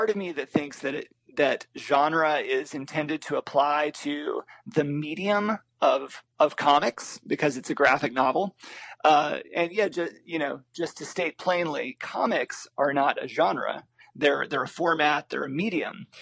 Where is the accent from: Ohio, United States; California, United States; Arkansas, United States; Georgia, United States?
Arkansas, United States; in the Ozark Mountains in Arkansas, my home state.